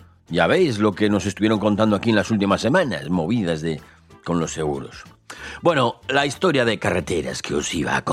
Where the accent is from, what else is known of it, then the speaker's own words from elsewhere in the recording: Grandas de Salime, Asturias, Spain; la que va desde aquí, desde mi pueblo, desde Grandes de Salime hasta Navia, que es una población costera que está a 70 kilómetros